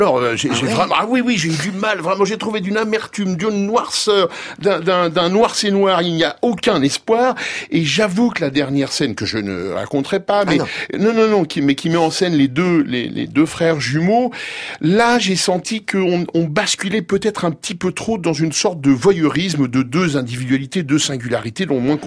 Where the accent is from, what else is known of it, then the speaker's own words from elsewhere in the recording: France; est-ce que c'est parce que nous sommes français et qu'on connaît mal cet épisode espagnol ?